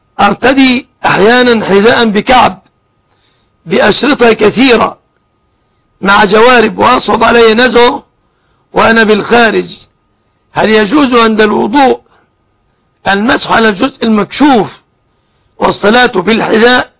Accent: Egypt; أن يحفظ بلادنا مصر آمنة مطمئنة

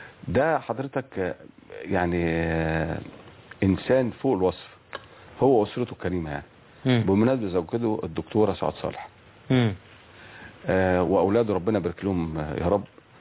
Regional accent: Minya, Minya Governorate, Egypt; born there; لازم اسافر المنيا مسقط رأسي

